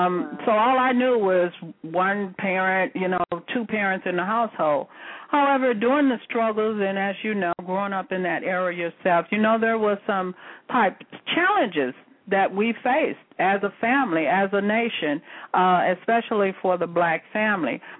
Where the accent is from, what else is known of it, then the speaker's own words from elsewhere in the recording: St. Louis, Missouri, United States; I remember growing up, I grew up in St. Louis, so he would go to the Mississippi River